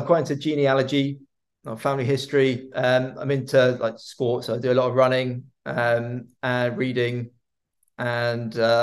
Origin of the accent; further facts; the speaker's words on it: England, United Kingdom; Which maybe is a bit boring because I'm from England